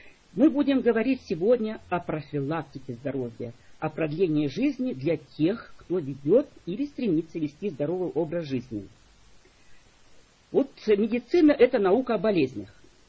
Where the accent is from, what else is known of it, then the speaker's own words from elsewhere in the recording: Saint Petersburg, Russia; Я из Санкт-Петербурга. Значит, 812 код Санкт-Петербурга.